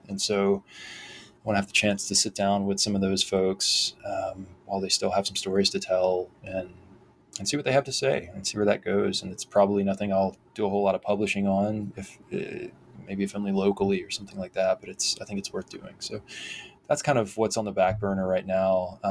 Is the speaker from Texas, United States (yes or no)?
no; Thomasville, Georgia, United States; in my hometown where I live again now, Thomasville, Georgia